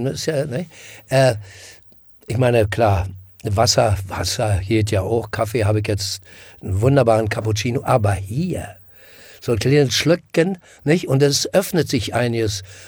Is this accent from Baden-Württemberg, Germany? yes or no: no; Berlin, Germany; als Berliner